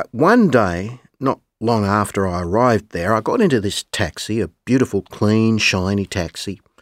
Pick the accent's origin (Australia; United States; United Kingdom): Australia; I'm Australian, and about 6 years ago, I spent 2 years living and working in Burma.